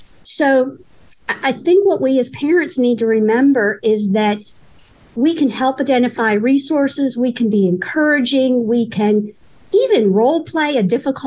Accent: Ohio, United States; So I'm originally from Ohio. That's where I grew up.

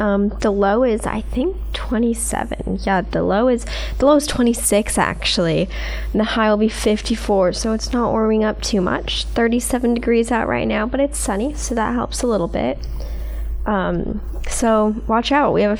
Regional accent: San Diego, California, United States; now in Alabama, United States; but I grew up in San Diego my entire life. So this is the first time I've really been able to experience the weather.

